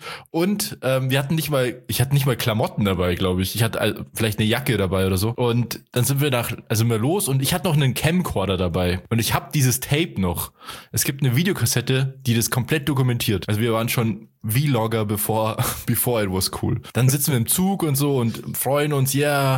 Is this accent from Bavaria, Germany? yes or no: yes; Altötting, Bavaria, Germany; Das war in Leipzig und wir kommen ja aus Altötting. Das ist ziemlich weit weg von Leipzig.